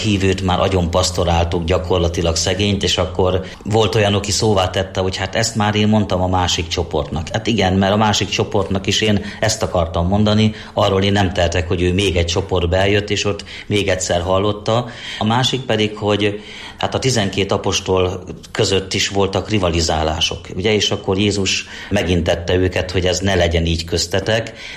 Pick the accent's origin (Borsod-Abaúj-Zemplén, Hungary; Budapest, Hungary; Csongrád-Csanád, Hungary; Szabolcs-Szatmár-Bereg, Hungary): Borsod-Abaúj-Zemplén, Hungary; Sárospatak; Gyerekkoromban Sárospatakon Kurtos András kanonok úr volt a plébános